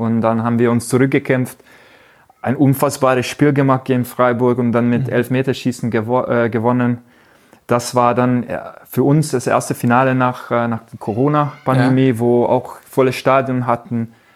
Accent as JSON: {"language": "German", "region": "Budapest", "country": "Hungary", "second_language": "German", "lives_now": "Leipzig, Germany", "said": "Ich liebe mein Land, ich liebe Ungarn. Ich komme aus Budapest, ich liebe Budapest."}